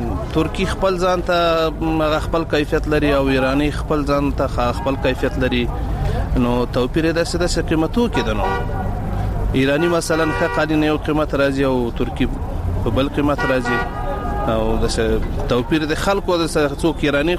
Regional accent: Logar, Afghanistan; زه د لوګر ولایت اوسیدونکی یم

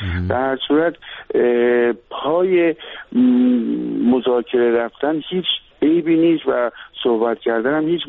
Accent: Iran; به هر صورت ما ایرانی هستیم

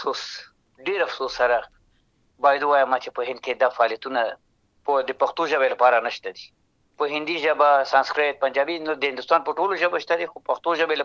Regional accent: Afghanistan; born there; وطن کې مو ژوند هلته پیدا شوي یو،

